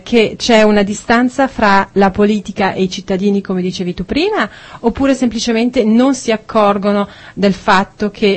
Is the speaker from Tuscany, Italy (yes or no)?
no; Lombardy, Italy; visto che io sono lombarda